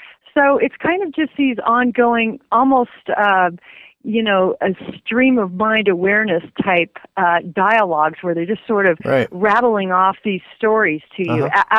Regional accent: Boulder, Colorado, United States; Yes, or Boulder, Colorado

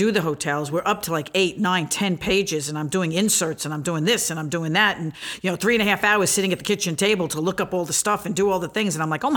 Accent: Brooklyn, New York, United States; born there; accent: New York; now in New Jersey, United States; I live at the Jersey Shore now, but I was born in Brooklyn.

